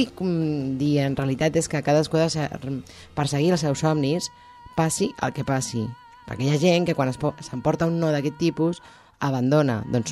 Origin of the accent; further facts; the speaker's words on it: Barcelona, Catalonia, Spain; Bueno, jo com soc de Barcelona considero que està aquí a prop.